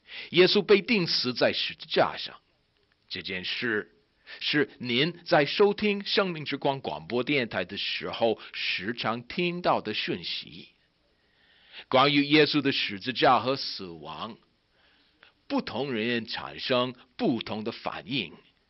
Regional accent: United States; Chinese is a second language; also born or lived in Asia; 身为美国人的我，住在亚洲的时候

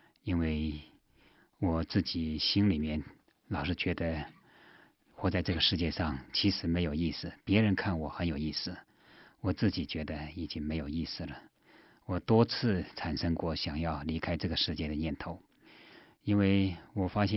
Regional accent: China; now in United States; 我是一个从中国大陆出来的一个知识分子，在我来到美国之前

